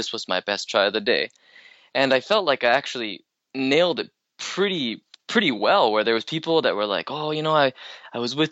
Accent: Canada; because I'm only Canadian, I couldn't actually do the show.

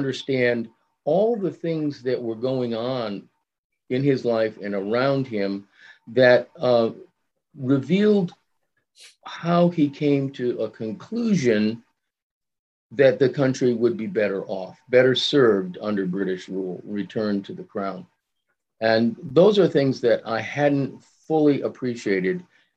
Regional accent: Saratoga Springs, New York, United States; because I'm originally from Saratoga Springs and kind of grew up with that in my blood.

